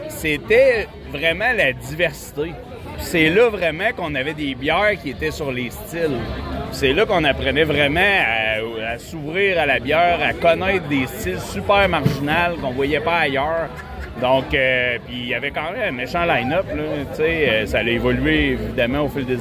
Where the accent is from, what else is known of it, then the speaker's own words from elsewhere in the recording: Quebec City, Quebec, Canada; moi, je viens de Québec